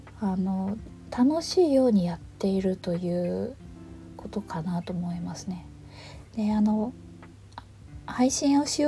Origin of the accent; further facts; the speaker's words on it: Kansai, Japan; accent: Kansai dialect; moved away; こっちに出てきて20年ぐらい経つので、自分のその関西弁というものに自信がなくなり始めていた